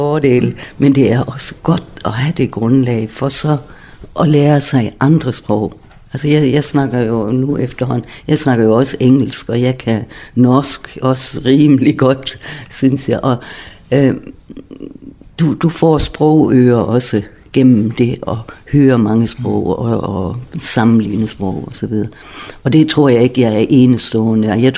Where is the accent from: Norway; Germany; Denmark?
Germany; Schleswig-Holstein; jeg er hverken tysker eller dansker, fordi jeg er sydslesviger, siger jeg. Fordi jeg er vokset op et sted, hvor der var både tysk og dansk